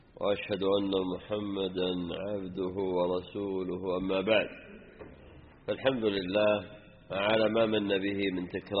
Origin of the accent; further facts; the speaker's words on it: Saudi Arabia; واعتنت به بلادنا المملكة العربية السعودية